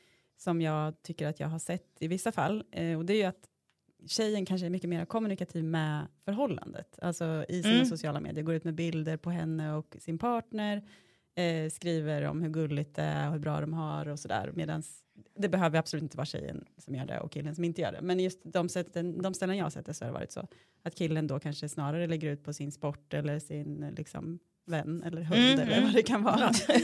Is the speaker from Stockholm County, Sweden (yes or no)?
no; Kumla, Örebro County, Sweden; Jag är ju från Kumla.